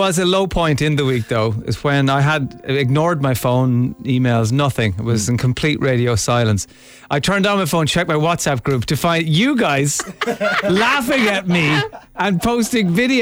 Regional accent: Ireland; because I am Irish and I am a man

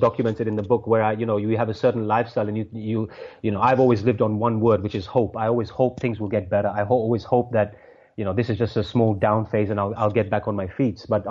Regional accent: London, United Kingdom; Yeah, I grew up in West London

